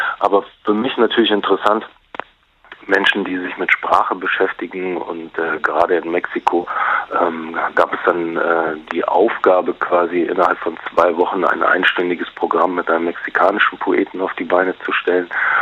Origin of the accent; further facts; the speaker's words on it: Frankfurt am Main, Hesse, Germany; ich bin ja in Frankfurt am Main geboren und aufgewachsen.